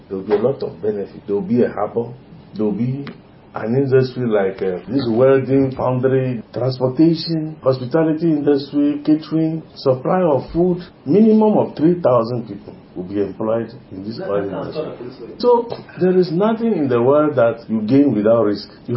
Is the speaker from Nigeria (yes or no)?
yes; Alakwere, Nigeria; Me, I will never agree that oil and gas should cause me to move from my hometown, Alakwere, to where?